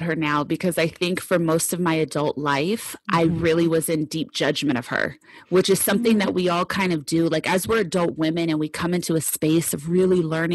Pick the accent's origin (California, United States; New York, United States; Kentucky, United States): California, United States; Los Angeles; I grew up in Los Angeles. I'm an LA native.